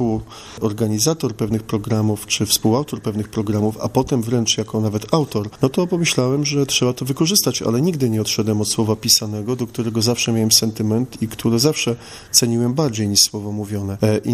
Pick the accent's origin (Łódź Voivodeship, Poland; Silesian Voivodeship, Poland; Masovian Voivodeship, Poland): Masovian Voivodeship, Poland; Warsaw; ja, który wychowywałem się na homiliach księdza Jerzego, cała moja rodzina, to była rodzina żoliborska, wszyscy chodziliśmy do tego kościoła i moja nieżyjąca matka i jej 3 siostry, moje ciotki, dziadkowie.